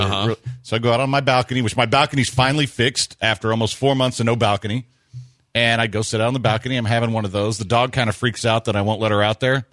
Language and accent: English; Galveston, Texas, United States; We used to have a saying growing up in Galveston, the Gulf is deep and full of sharks.